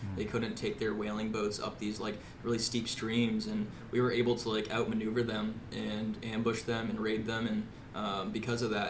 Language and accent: English; Indian Island, Maine, United States; I'm from Penobscot Nation. I'm Eel Clan. I grew up on Indian Island.